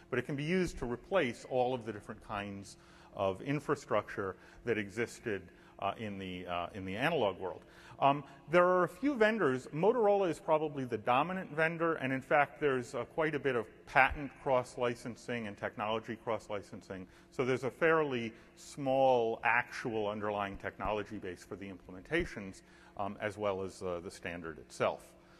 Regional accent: Philadelphia, Pennsylvania, United States; The Philadelphia Police Department, for example, my hometown uses P25.

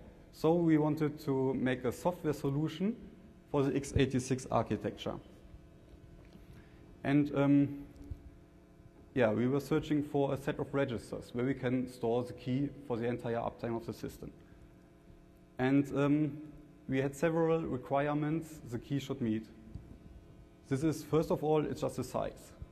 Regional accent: Nuremberg, Bavaria, Germany; Professor Freiling, Andreas Dewald, and me, we are from Germany, particularly from Nuremberg in Bavaria.

